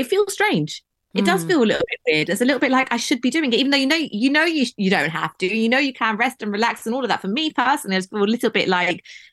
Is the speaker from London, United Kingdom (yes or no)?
yes; London, United Kingdom; I was born and brought up in London, so it was very, very diverse